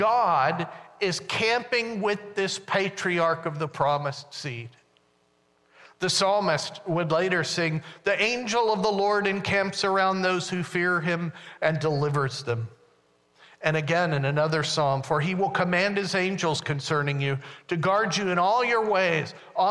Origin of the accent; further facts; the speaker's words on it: the South, United States; I grew up in the South and I used to get rapped if I didn't say yes, sir, or yes, ma'am